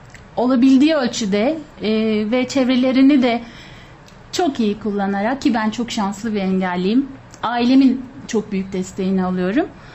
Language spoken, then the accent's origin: Turkish; Ankara, Turkey; born there; 1969 Ankara doğumluyum.